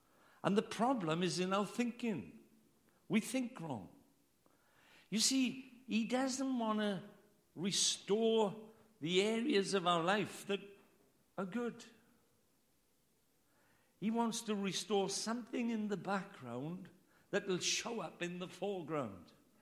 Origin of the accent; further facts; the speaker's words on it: Wales, United Kingdom; Well, I can't understand that because I'm Welsh. Maybe you're English, you may be to understand it.